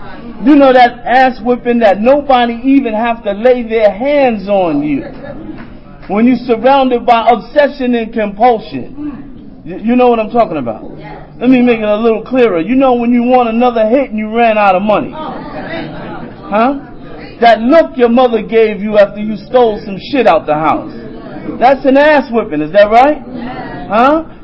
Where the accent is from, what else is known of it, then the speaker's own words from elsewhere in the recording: South Jamaica, New York, United States; I'm from the hood. I'm from South motherfucking Jamaica, right?